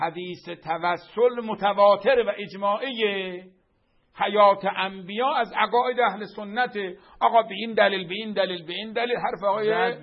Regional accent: Qazvin, Iran; born there; ما درست متولد قزوینیم ولی اصالتاً آقای حیدری، آقای خدمتی، بنده اصالتاً آبا و اجدادن مشهدی سبزواری هستم.

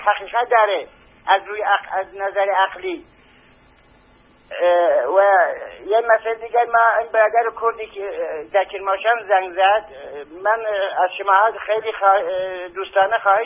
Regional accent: Iran; کرده الان 40-50 میلیون کرد هستش، ما اصالتا ایرانی هستیم، نژادن اصالتا خب اسلام هستیم، یه بخشمون شیعه بودی

